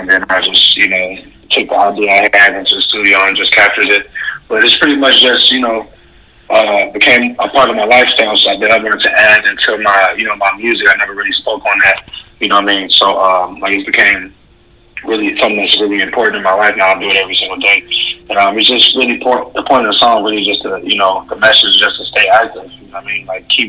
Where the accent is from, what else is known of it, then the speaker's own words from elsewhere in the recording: Chicago, Illinois, United States; I'm from the South Side of Chicago, 87 to be exact.